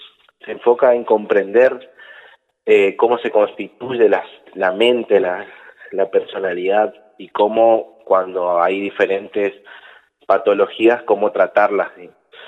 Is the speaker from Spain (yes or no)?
no; El Dorado, Misiones, Argentina; also born or lived in Corrientes; now in Paso de los Libres, Argentina; Yo soy de El Dorado, Misiones. Nací ahí, estuve estudiando en Corrientes varios años y vivo acá en Paso de los Libres hace un poco más de 2 años.